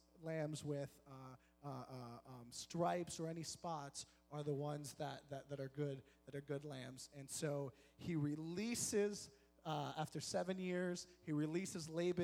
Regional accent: Boston, Massachusetts, United States; the prison culture that I grew up under in Boston.

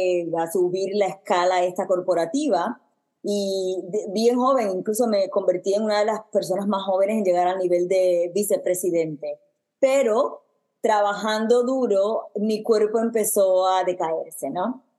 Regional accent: Puerto Rico; moved away as an adult; now in New York, United States; nací y me crié en Puerto Rico, estudié música, que es mi primer amor. Me mudé a Nueva York a hacer una maestría o un grado posgrado en música y negocio.

